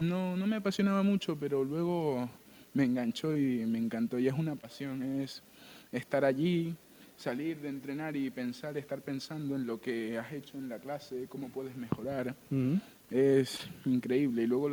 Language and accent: Spanish; Ecuador; now in Almería, Spain; Sí, soy de Ecuador.